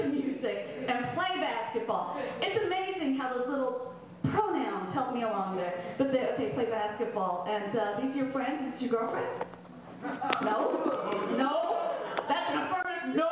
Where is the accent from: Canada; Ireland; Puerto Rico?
Puerto Rico; Mayagüez; Now, I'm also from Mayagüez, Puerto Rico, land of hurricane, sugar cane, and don't comprend, don't explain.